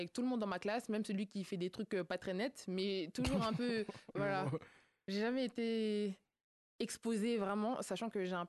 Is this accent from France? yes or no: no; Cameroon; J'ai déjà l'objectif de viser l'excellence parce que je suis camerounaise.